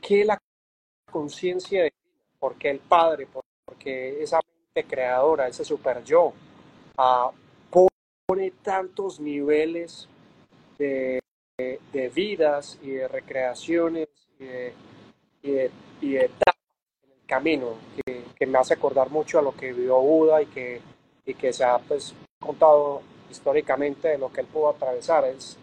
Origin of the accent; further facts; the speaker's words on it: Medellín, Antioquia, Colombia; yo soy de Medellín, ahorita vivo pues acá, pero yo soy de Medellín